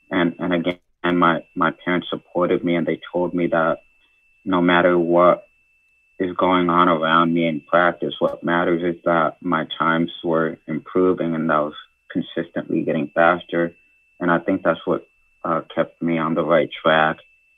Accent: Ansonia, Connecticut, United States; So I began my swimming career in the Valley YMCA in my hometown in Ansonia.

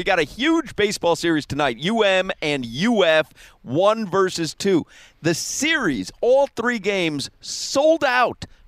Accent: Chicago, Illinois, United States; you know, I grew up in Chicago, and I had gotten into Ithaca.

